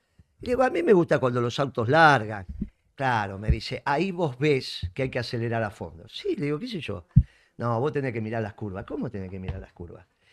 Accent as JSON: {"language": "Spanish", "country": "Argentina", "said": "nosotros, vos y yo, somos argentinos y bien nacionalistas"}